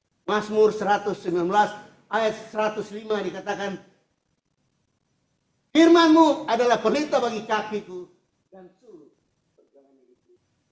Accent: Manado, North Sulawesi, Indonesia; now in Singapore; dari kampung saya Manado tahun 1968 sampai di Singapura tahun 1971 sampai hari ini

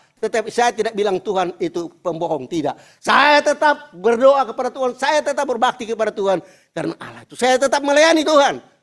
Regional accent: Indonesia; Di Indonesia, di negara saya, negara miskin

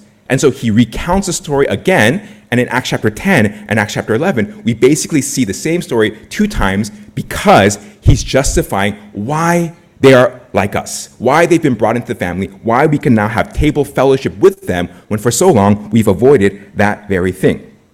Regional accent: United States; accent: American; Now, for me, I grew up in the U.S. I'm Korean by ethnicity. You can tell by my accent that I'm American, I think, hopefully.

